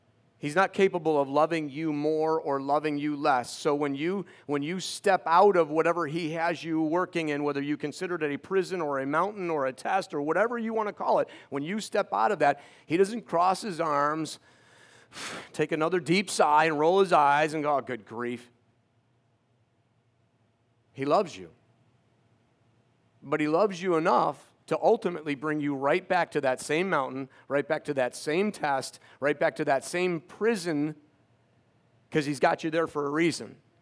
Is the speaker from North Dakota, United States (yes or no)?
no; New York, United States; I'm from New York, and we don't say names like this.